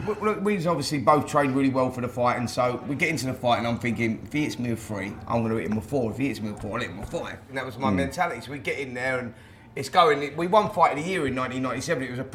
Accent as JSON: {"language": "English", "town": "Barnet", "region": "London", "country": "United Kingdom"}